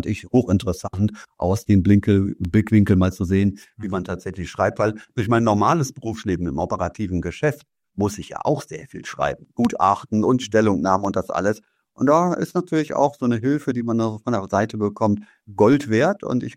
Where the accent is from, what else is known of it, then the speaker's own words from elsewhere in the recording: Cologne, North Rhine-Westphalia, Germany; accent: Rhenish; Der eine oder andere mag es hören, ich komme aus dem rheinischen Bereich. Ich bin in Köln geboren und den Speckmantel von Köln im Handwerk aufgewachsen.